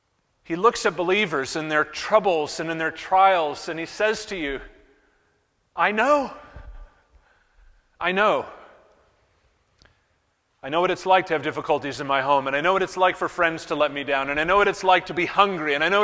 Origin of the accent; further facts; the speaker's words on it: Manchester, New Hampshire, United States; I grew up in New Hampshire, as some of you know, and one of the largest parks in my hometown of Manchester, New Hampshire, is Stark Park.